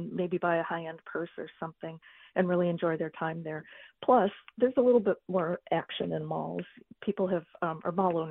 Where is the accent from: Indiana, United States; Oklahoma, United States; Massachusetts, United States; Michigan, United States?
Michigan, United States; Detroit; Of course, I grew up in Metro Detroit, and I remember when Lakeside and Fairlane both opened.